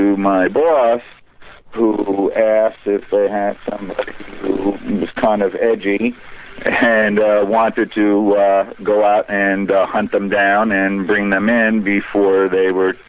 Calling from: New York, United States; I'm calling from New York.

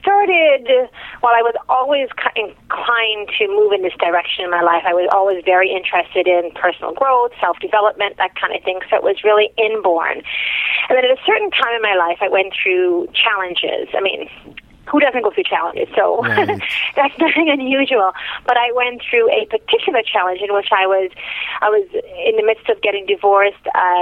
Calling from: Toronto, Ontario, Canada

